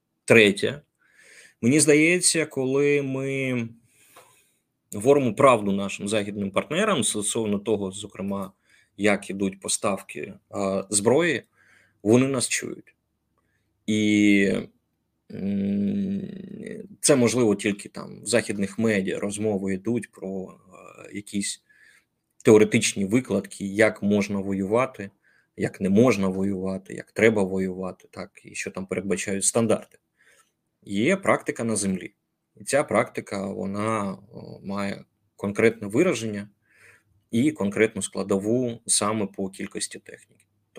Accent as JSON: {"language": "Ukrainian", "town": "Zaporizhzhia", "region": "Zaporizhzhia Oblast", "country": "Ukraine", "said": "Я про Запорізький напрямок кажу тільки тому, що я з Запоріжжя."}